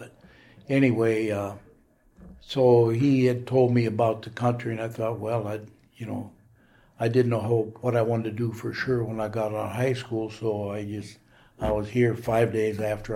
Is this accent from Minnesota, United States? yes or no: yes; Minnesota, United States; moved away as an adult; now in Fairbanks, United States; Well, I was born in Minnesota, and I actually lived there until I came up here, actually.